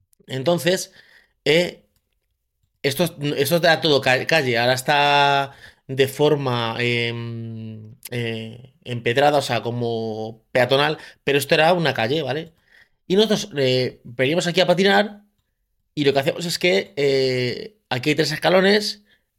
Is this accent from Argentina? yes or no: no; Leganés, Community of Madrid, Spain; la segunda parte de mi infancia en Leganés, en San Nicasio.